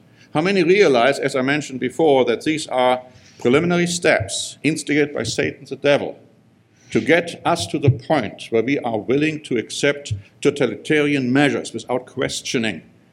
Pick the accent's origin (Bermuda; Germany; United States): Germany; because I grew up in Germany, as you know.